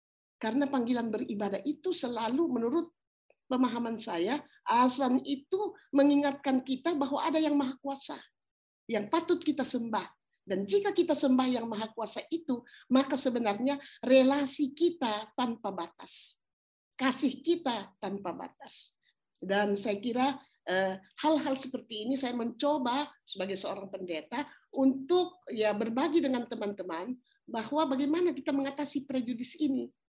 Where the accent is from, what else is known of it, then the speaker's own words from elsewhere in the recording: South Sulawesi, Indonesia; saya dari Toraja. Ya. Dan di Toraja itu boleh dikatakan kebanyakan penduduknya beragama Kristen.